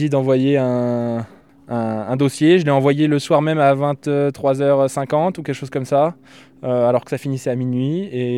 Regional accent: Occitanie, France; Moi, je suis d'Aveyron. Je suis entre Rodez et Villefranche-de-Rouergue, dans le coin de Rieu-Pérou. Donc je suis un local pour ceux qui viennent de Paris ou de loin, et un étranger pour ceux qui viennent de l'Aubrac.

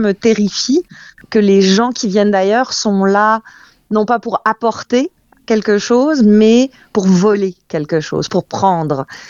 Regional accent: Grand Est, France; now in Canada; c'était pas évident de grandir en France avec un nom de famille comme … Moi, je venais d'Alsace, où il y a une certaine homogénéité, disons, qui n'était pas nécessairement très ouverte.

